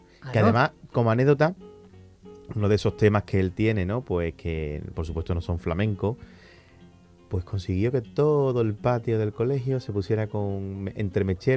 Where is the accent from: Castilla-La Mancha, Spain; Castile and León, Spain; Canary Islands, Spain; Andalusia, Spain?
Andalusia, Spain; Jerez; yo soy de Jerez y allí la Navidad se empieza a vivir ya con los ensayos